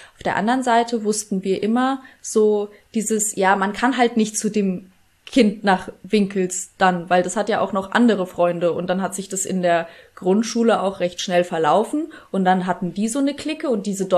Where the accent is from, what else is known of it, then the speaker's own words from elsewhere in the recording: Bad Kissingen, Bavaria, Germany; Ich bin am Rande von Bad Kissingen groß geworden, ist ein Kurort. Nebendran ist der Stadtteil Winkels. Da bin ich in den Kindergarten gegangen